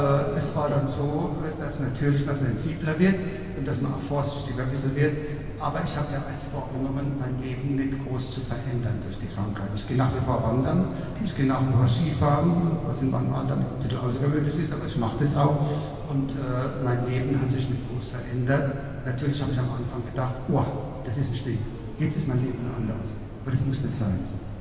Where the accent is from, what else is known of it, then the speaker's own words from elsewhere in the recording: Rhineland-Palatinate, Germany; Ich bin Pfälzer schon seit meiner Geburt